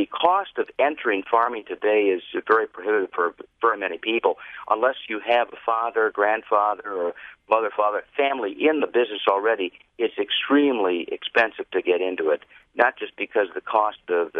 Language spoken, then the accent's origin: English; Appleton, Wisconsin, United States; just like everybody I grew up with in Appleton, Wisconsin.